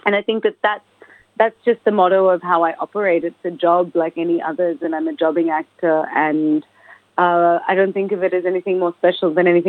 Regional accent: Melbourne, Victoria, Australia; I had always known I wanted to be an actress, but I was this girl from Melbourne.

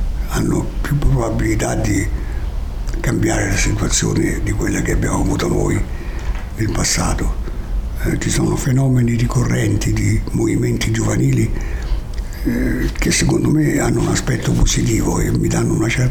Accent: Rome, Lazio, Italy; Diciamo che io sono nato a Roma, sono cresciuto a Roma e sono figlio di un sardo e di una toscana.

